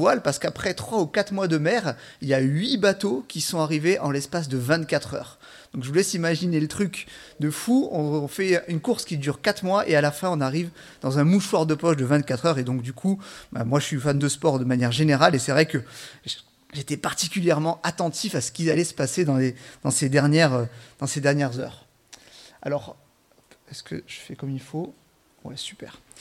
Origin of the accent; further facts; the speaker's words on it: Marseille, Provence-Alpes-Côte d'Azur, France; born there; moi, je suis né à Marseille, mais je ne suis pas forcément un fan de la mer. C'est vrai, je l'avoue. C'est peut-être mes origines suisses qui me poussent plutôt vers la montagne. Mais bon, en habitant quand même au bord de la mer jusqu'à pendant 30 ans